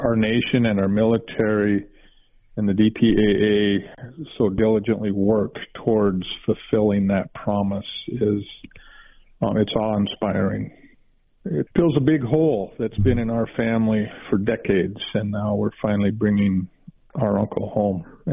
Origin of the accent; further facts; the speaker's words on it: United States; it makes me proud that I'm an American.